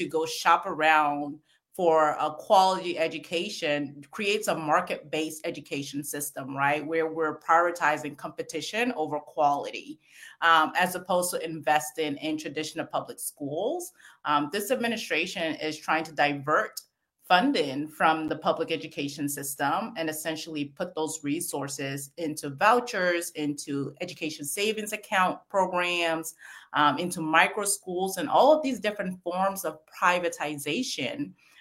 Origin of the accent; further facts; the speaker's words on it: St. Paul, Minnesota, United States; I grew up in St. Paul, Minnesota, and the first charter school was established in Minnesota.